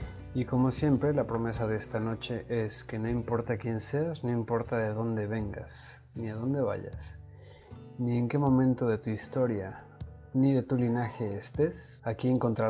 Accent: Mexico; fui criado, desde que me iniciaron en eso del catolicismo como buen mexicano.

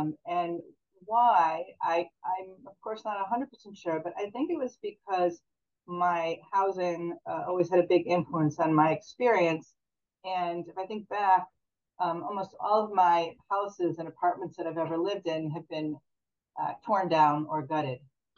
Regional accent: Chicago, Illinois, United States; I mean, I grew up in the South Side of Chicago.

